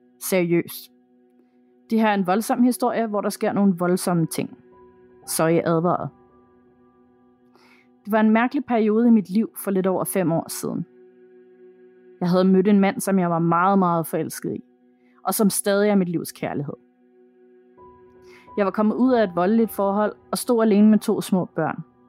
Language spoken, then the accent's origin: Danish; Tappernøje, Zealand, Denmark; Der var så mange af dem dernede i Tappernøje-området, hvor jeg er vokset op.